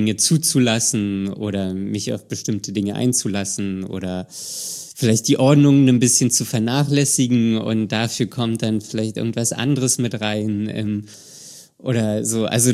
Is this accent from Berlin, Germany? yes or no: yes; Berlin, Germany; meine Heimat Berlin ist.